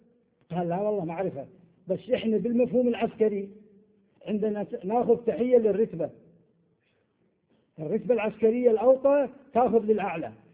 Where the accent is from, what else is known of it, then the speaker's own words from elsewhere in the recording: Iraq; وأنا آت من العراق، ولم أسمع به كمحاضرا من قبل